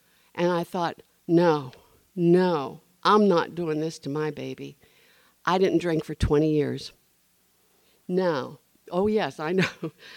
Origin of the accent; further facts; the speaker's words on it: Trafford, Pennsylvania, United States; born there; I was born in Trafford, Pennsylvania, a little town.